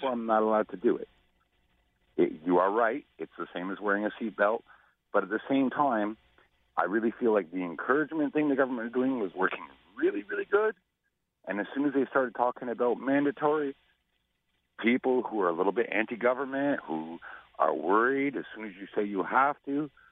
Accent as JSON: {"language": "English", "region": "Quebec", "country": "Canada", "said": "here in Quebec, because I'm from Lower Quebec, the last English settlement."}